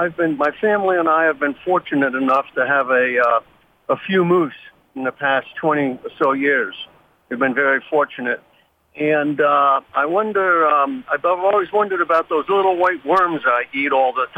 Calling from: Orono, Maine, United States; I'm calling from Orno.

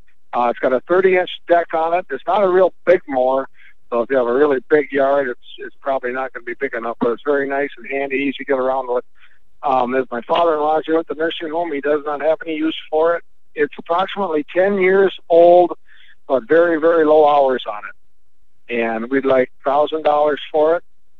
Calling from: Graceville, Minnesota, United States; I'm calling from the Graceville, Minnesota area.

